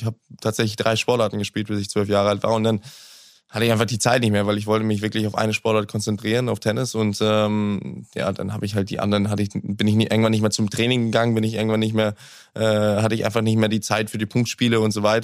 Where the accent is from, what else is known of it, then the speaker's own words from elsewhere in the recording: Hamburg, Germany; Hamburg ist die Stadt, wo ich groß geworden bin, wo ich geboren bin, wo ich aufgewachsen bin. Also ich bin hier zur Schule gegangen. Ich habe hier mein ganzes Leben lang gelebt.